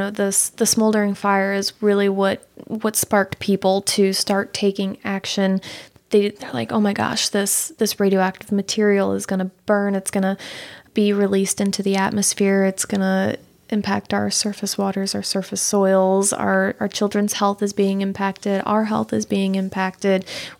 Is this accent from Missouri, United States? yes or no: yes; Maryland Heights, Missouri, United States; actually, I grew up in Maryland Heights, not too far from the landfill.